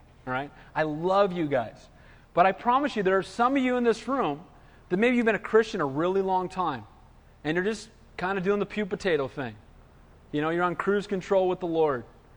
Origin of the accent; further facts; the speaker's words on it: Santa Cruz, California, United States; Because I grew up in Santa Cruz